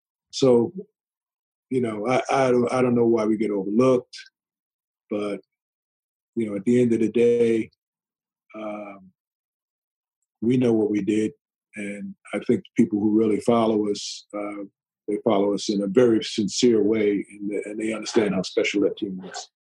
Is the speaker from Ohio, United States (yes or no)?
no; Long Island, New York, United States; I'm going back home. I grew up in Long Island, and the team is Long Island's team.